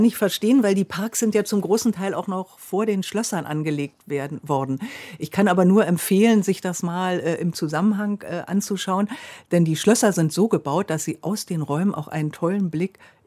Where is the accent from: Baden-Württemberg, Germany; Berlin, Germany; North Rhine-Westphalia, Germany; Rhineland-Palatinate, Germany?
Berlin, Germany; Also ich bin ja Berlinerin.